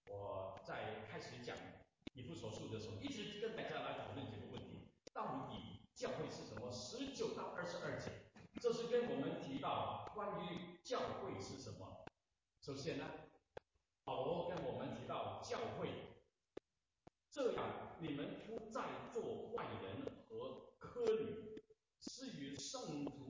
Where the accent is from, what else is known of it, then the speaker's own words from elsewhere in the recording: China; 我们中国人都知道家是什么的一个地方，